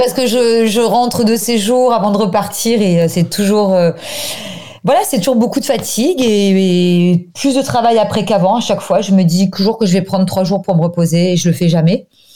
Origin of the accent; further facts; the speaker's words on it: Provence-Alpes-Côte d'Azur, France; comme on dit chez nous en Provence.